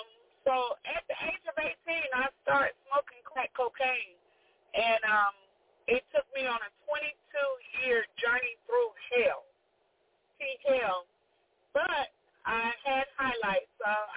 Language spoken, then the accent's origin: English; Chicago, Illinois, United States; born there; Well, I was born into Chicago to some very young parents. And, you know, doing their best. I was born in 68 in Chicago.